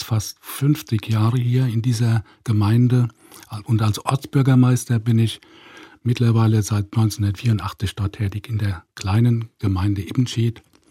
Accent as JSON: {"language": "German", "town": "Hüffelsheim", "region": "Rhineland-Palatinate", "country": "Germany", "tie": "born there", "said": "mein Geburtsort ist Höfelsheim bei Bad Kreuznach. Also ich habe dann mich etwa 20 Kilometer nach Westen orientiert, weil meine Frau dort geboren worden ist."}